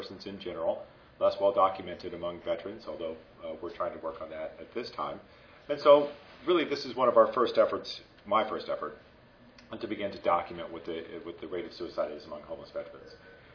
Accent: East Coast, United States; So fortunately, I'm from the East Coast, and I speak fast anyway

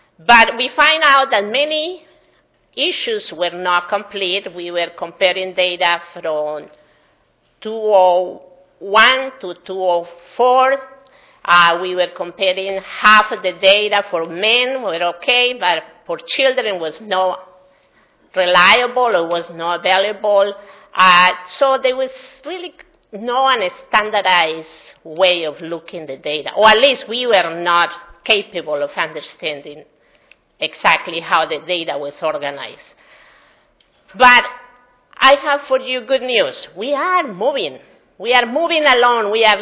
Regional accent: Colombia; Like myself, I came from Colombia in South America. We come and adjust to the new place, but at the same time, we have to learn the systems.

